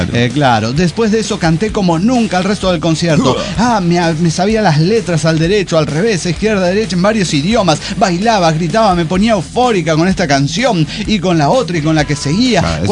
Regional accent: Zacualpan, Veracruz, Mexico; de Zacualpan, Veracruz.

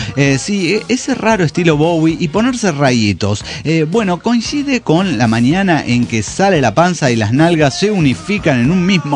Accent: Morelia, Michoacán, Mexico; de Morelia, Michoacán.

